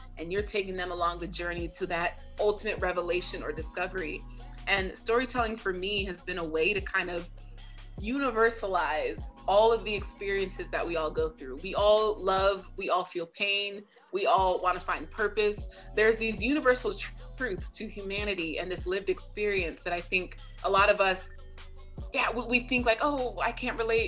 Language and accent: English; Arizona, United States; also born or lived in San Francisco Bay Area, California / Kansas; I was born in the Bay. I went to high school in Arizona, college in Kansas, and then lived abroad for 7.5 years. So I've never really had one place that I consider home.